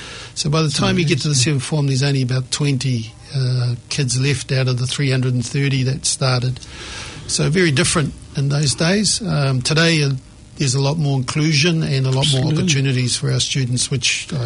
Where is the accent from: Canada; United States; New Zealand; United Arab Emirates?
New Zealand; Tokoroa, Waikato; now in Auckland, New Zealand; And that's where I was born and lived in Tokoroa for quite some number of years. But I've lived in Otara in South Auckland for the last 22 years